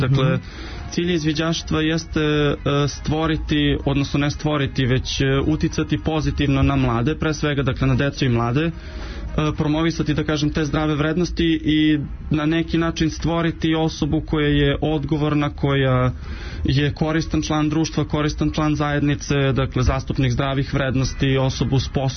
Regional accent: Zaječar, Zaječar District, Serbia; ja sam inače iz Zaječara

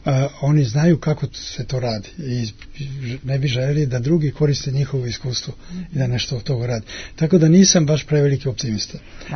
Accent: North Macedonia; kod nas u Makedoniji

